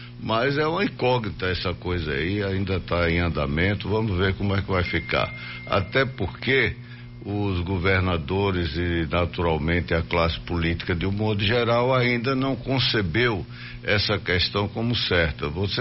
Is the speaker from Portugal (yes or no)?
no; Euclides da Cunha, Bahia, Brazil; eu, por exemplo, sou lá da região Nordeste